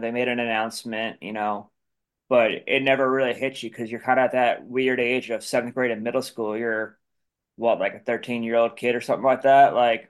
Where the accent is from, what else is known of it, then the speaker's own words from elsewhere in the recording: Long Island, New York, United States; Growing up on Long Island, I grew up in a very Wall Street heavy, you know, financial heavy town.